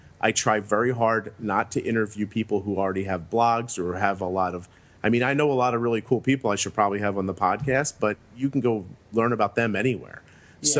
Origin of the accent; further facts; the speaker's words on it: United States; as an American, I pride myself on not actually knowing about most of the things that I'm talking about outside of America.